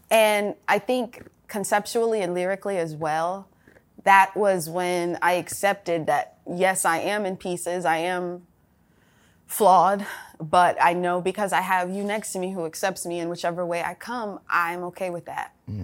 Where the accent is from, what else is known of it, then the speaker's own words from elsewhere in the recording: Atlanta, Georgia, United States; growing up in Atlanta, when people say dreads, it always be like locks, locks.